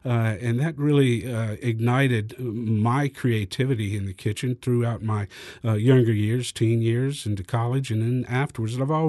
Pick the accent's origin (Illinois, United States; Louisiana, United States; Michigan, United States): Louisiana, United States; Lafayette; I'm from Lafayette, Louisiana, and the Acadiana region are all of the parishes that surround this part of Louisiana.